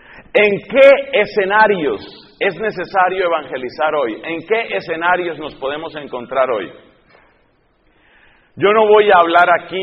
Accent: Colombia; en mi país, Colombia

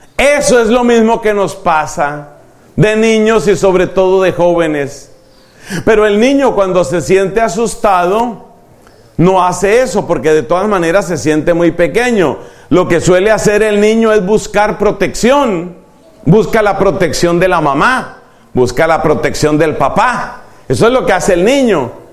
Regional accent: Bucaramanga, Santander, Colombia; en la ciudad de Bucaramanga. En mi país estábamos haciendo oración por algunas personas

